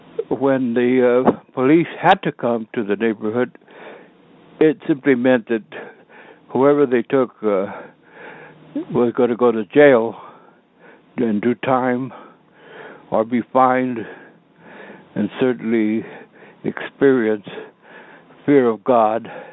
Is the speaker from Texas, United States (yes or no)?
yes; Austin, Texas, United States; I grew up in the Mexican-American neighborhood in East Austin, Texas, you all.